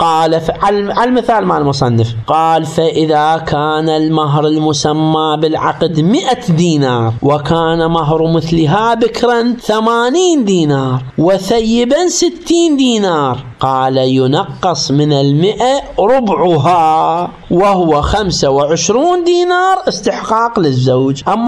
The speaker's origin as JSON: {"language": "Arabic", "country": "Iraq", "said": "هاي العبارة عندنا بالعراق يستعملوها"}